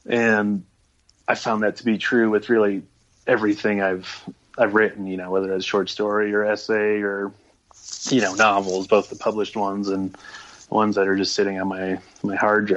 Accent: Minnesota, United States; moved away as an adult; So I moved out from Minnesota to Fort Collins and went to school there.

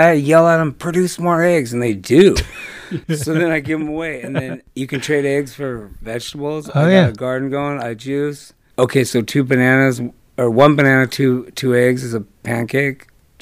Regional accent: Newport Beach, California, United States; born there; Well, first of all, I was born in Newport Beach at Hoag Hospital.

